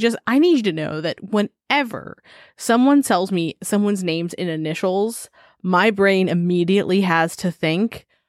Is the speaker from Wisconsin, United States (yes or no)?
no; North Carolina, United States; I'm from North Carolina.